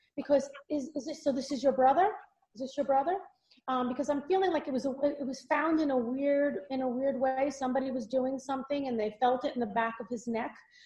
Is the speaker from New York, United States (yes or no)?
yes; Valley Stream, New York, United States; I grew up in Valley Stream.